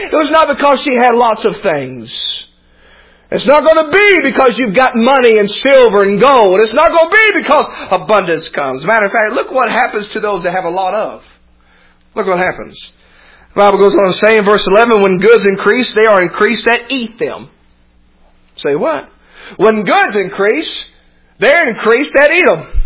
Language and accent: English; Cleveland, Tennessee, United States; now in Flagstaff, United States; The founders from my hometown in Cleveland, Tennessee, Alan Jones.